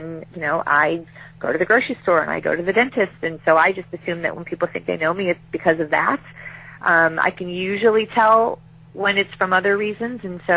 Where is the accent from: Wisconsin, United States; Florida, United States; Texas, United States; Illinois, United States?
Illinois, United States; Chicago; I was raised as a in Chicago, so I'm Blackhawks all the way, even in our down years.